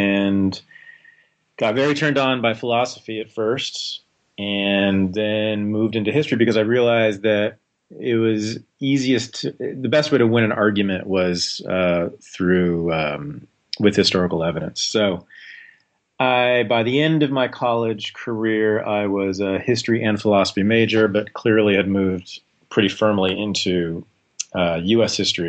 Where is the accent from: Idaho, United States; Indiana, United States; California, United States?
California, United States; Berkeley; I was born in Berkeley, California, grew up there in the 70s and 80s.